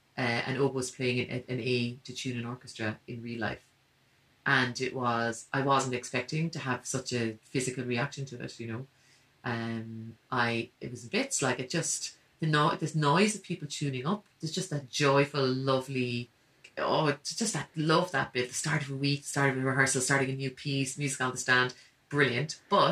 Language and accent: English; Cork, Munster, Ireland; accent: Cork; My Cork region accent, yeah.